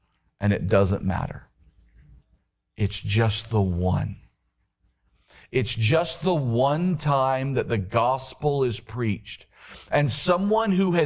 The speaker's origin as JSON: {"language": "English", "region": "the South", "country": "United States", "tie": "born or raised there", "said": "but I grew up in the South, so I thought I was a Christian."}